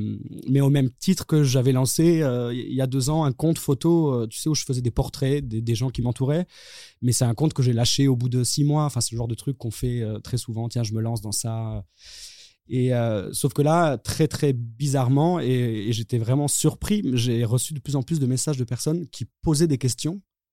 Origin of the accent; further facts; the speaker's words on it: Toulouse, Occitanie, France; now in Paris, France; j'ai eu la chance d'être confiné, non pas chez moi à Paris, mais dans ma maison familiale à Toulouse